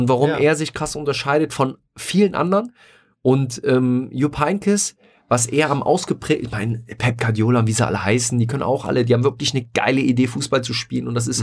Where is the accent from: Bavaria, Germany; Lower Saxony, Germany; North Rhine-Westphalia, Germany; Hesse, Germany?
North Rhine-Westphalia, Germany; Mönchengladbach; born there; ich bin als gebürtiger Gladbacher Rheinländer, glaube ich, der unkompliziertste Typ überhaupt